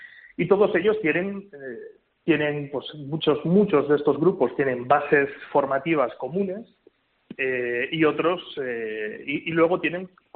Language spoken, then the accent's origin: Spanish; Galicia, Spain; also born or lived in Barcelona; hemos estado varios años trabajando en Galicia, ¿no? Parte del equipo pues somos de origen gallego, y ahora pues estamos en Navarra